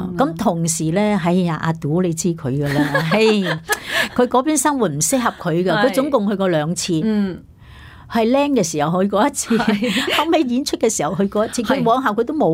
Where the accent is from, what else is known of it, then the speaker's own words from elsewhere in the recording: Hong Kong; moved away as an adult; 我就系觉得我喺香港出世，喺香港大。